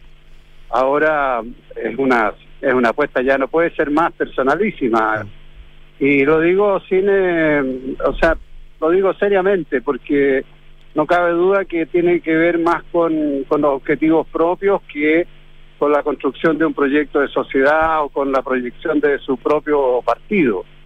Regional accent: Chile; yo soy de Ohio, Norte Chico, donde hay muchos descendientes de nuestro pueblo originario de Aguita

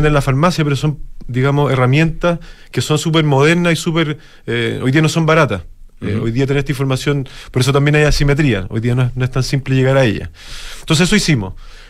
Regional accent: Chile; somos tres socios chilenos.

